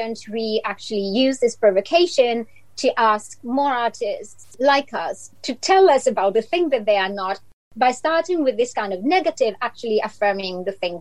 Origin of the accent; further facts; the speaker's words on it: Italy; I'm from Italy.